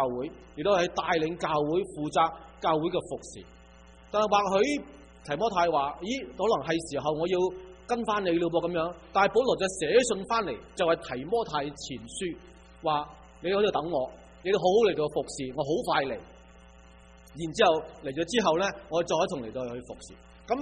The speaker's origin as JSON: {"language": "Chinese", "country": "China", "lives_now": "Canada", "said": "今天我们都是中国人，中国人有不同的背景，不同的文化，我们是加籍华人。"}